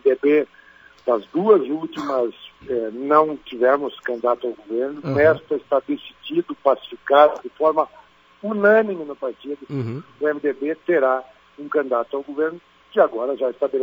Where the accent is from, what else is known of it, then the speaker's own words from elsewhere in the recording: Joinville, Santa Catarina, Brazil; Eu sou da região de Joinville, norte do estado